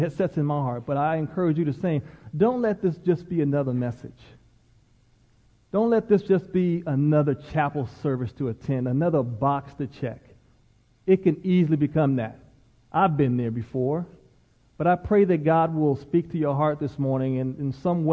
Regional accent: Maryland, United States; I grew up in Maryland, and I got a scholarship to play football at UCLA.

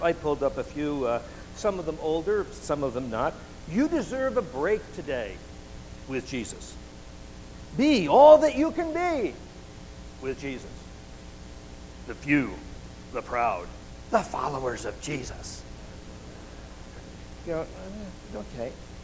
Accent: New York, United States; I can still remember growing up in New York, flamingo, golden orange juice.

